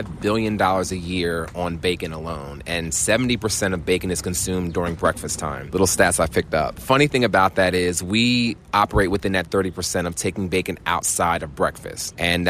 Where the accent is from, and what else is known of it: Cape May, New Jersey, United States